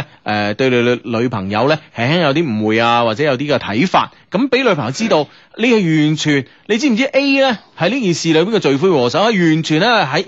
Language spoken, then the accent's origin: Cantonese; Guangzhou, Guangdong, China; 我話我係廣州人嚟㗎我父母都係廣州人㗎